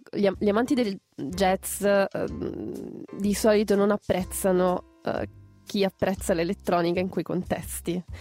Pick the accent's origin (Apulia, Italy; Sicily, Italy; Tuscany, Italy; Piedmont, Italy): Sicily, Italy; tu sei calabrese, sono siciliana, quindi riesci a capire cosa significa.